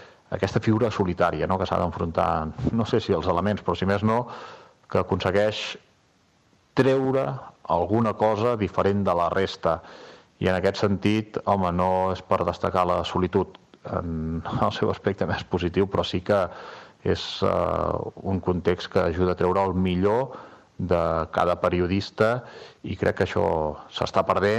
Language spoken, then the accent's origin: Catalan; Catalonia, Spain; un poblet del Berguedà, de la meva comarca